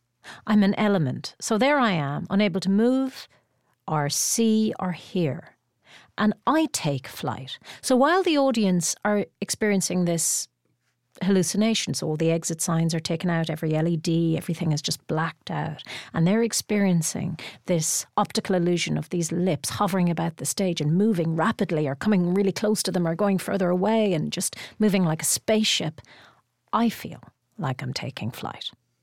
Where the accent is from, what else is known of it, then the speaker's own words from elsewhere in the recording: Ireland; I have a complex relationship with Ireland, as Beckett did, you know, kind of loving and loathing of the place.